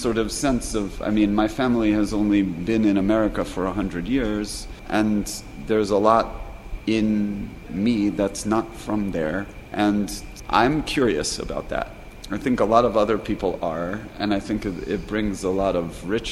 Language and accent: English; New York, United States; But I grew up in New York, and I'm a New York Jew, and I feel perfectly at home in New York as a Jew.